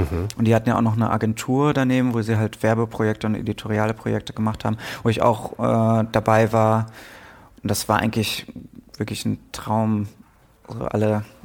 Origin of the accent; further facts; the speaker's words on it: Münster, North Rhine-Westphalia, Germany; Ja, meine Heimatstadt.